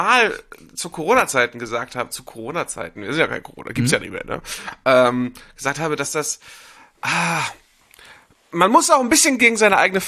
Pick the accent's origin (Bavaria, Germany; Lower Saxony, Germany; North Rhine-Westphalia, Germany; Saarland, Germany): North Rhine-Westphalia, Germany; Cologne; Ich bin Kölner, 38 Jahre alt